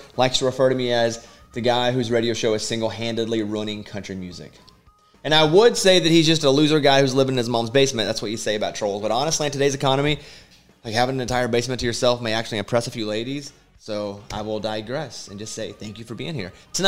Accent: Arkansas, United States; growing up in Arkansas where I grew up. I didn't know anybody played the banjo.

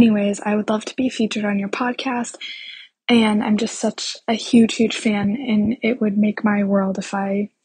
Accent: Fairport, New York, United States; I'm a high schooler and I'm from Fairport, New York.

